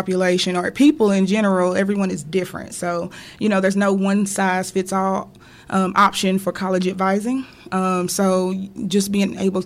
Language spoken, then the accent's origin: English; Knoxville, Tennessee, United States; Born and raised Knoxville.